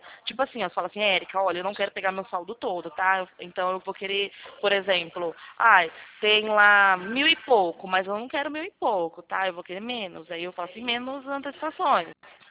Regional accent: Santa Bárbara d'Oeste, São Paulo, Brazil; Eu sou de Santa Bárbara do Oeste.

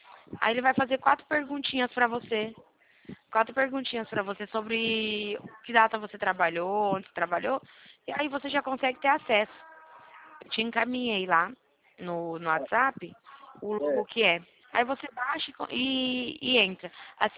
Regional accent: São Paulo, Brazil; eu sou daqui do interior de São Paulo.

